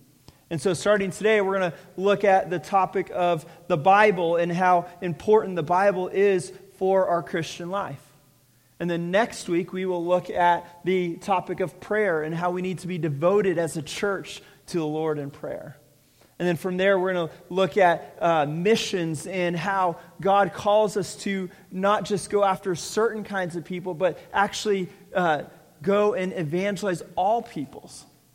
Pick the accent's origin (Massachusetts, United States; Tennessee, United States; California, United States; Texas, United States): California, United States; You see, growing up in California, I had rarely left the state.